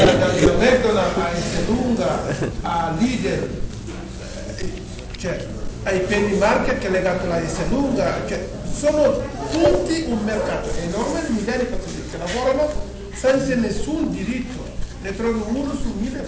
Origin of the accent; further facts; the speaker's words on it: Senegal; Ma io parlo da senegalese, mi scusa